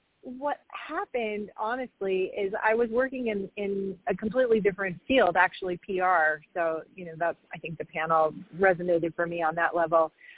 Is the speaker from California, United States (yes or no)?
yes; California, United States; also born or lived in Massachusetts; So, I mean, I was born in Massachusetts, and when my family said, hey, we're moving to California, and I said, not unless Lost in Space is on TV there.